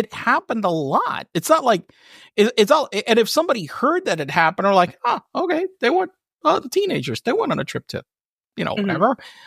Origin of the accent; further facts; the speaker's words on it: Puerto Rico; I'm from Puerto Rico.